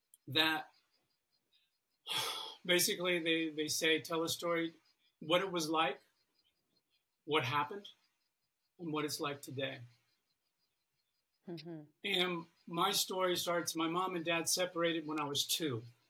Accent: Florida, United States; But in the late 60s, early 70s, growing up in Florida, there was a lot of drugs.

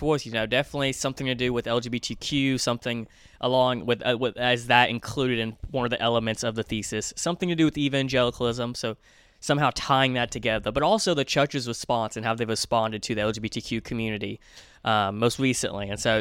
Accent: Natchitoches, Louisiana, United States; So I've been to Mardi Gras where I'm from, Louisiana. I'm from Northwest Louisiana.

